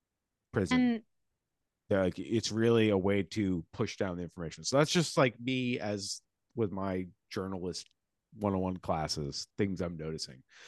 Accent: Boston, Massachusetts, United States; accent: Boston; Wow, my Boston accent came out there.

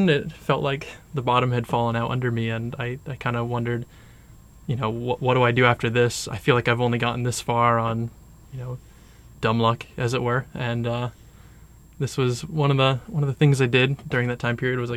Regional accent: Biddeford, Maine, United States; I grew up in Biddeford, Maine. Then we eventually moved to the Portland area.

